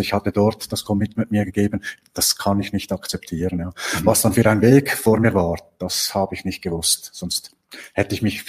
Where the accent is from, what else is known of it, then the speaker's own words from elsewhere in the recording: Switzerland; geraucht wie ein Fürstenbinder, sagen wir bei uns in der Schweiz